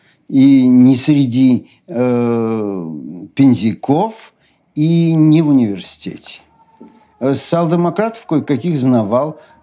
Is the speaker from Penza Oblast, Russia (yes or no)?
yes; Penza, Penza Oblast, Russia; Я коренной пензяк. Родился я в 1896 году. Отец мой был помещик Пензенской губернии и в то же самое время нотариус города Пензы. Окончил я Пензенскую первую мужскую гимназию.